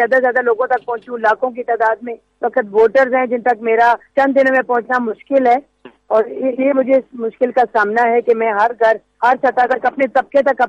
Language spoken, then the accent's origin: Urdu; Pakistan; میری پرورش میری پیدائش اسی علاقے کی ہے، اور میں چاہوں گی، میں نے بچپن سکول یہاں پیدل جا کے کچی گلیوں سے گندی نالیوں سے گزر کے میں گئی ہوں، پیدل میں وقار شاہ کالج گئی ہوں،